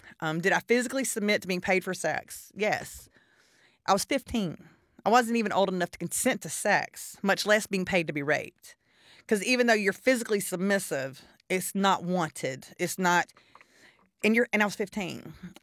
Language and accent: English; Carrollton, Georgia, United States; now in Birmingham, United States; I was born in Noonan, Georgia, and raised in Carrollton in Atlanta.